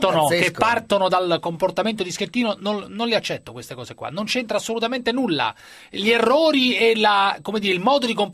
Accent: Rome, Lazio, Italy; now in Milan, Italy; Io sono romano e vivo a Milano da 12 anni

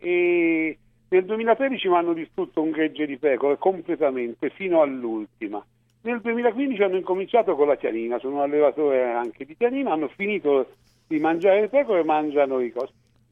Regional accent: Tuscany, Italy; ma non sono proprio di Siena, sono della provincia.

